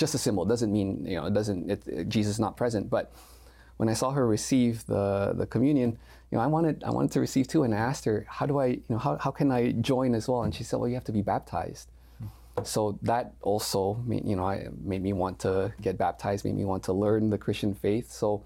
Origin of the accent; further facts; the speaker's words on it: Singapore; born there; also born or lived in Indonesia; So I was born in Singapore. We moved to Indonesia.